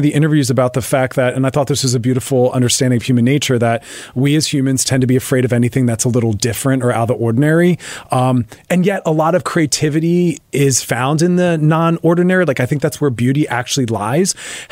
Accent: West Chester, Pennsylvania, United States; now in Los Angeles, United States; Right outside Philadelphia in the Westchester, Westtown area.

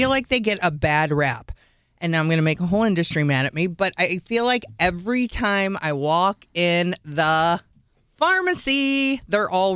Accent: Oakville, Missouri, United States; accent: South County; I did not go to Oakville High School, but I grew up in Oakville, which is really funny.

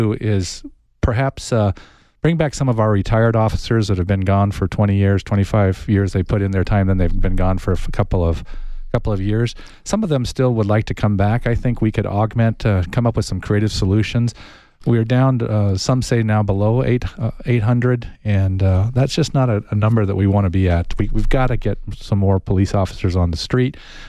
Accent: Tucson, Arizona, United States; I think that I keep saying that when I grew up here in Tucson as a young man, it was a great place to grow up.

